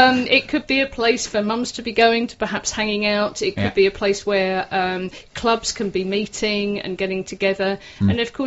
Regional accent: Medway, South East England, United Kingdom; I mean, I'm from Medway

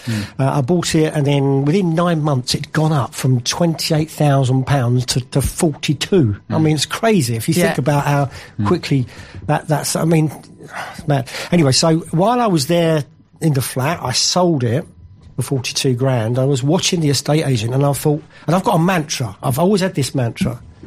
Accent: Walthamstow, London, United Kingdom; Well, I grew up in Walthamstow, East London, which is very trendy now. It wasn't then.

